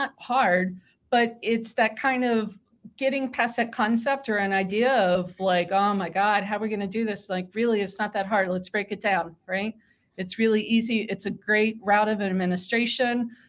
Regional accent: Maryland, United States; But I'm also from Maryland, so I do seafood. So I guess technically pescatarian. So, you know, I mean, you can't be from Maryland and not eat crabs and shrimp and all the good jazz.

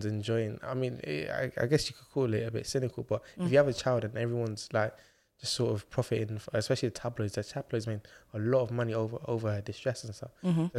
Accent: Nigeria; so obviously I'm Nigerian, right?

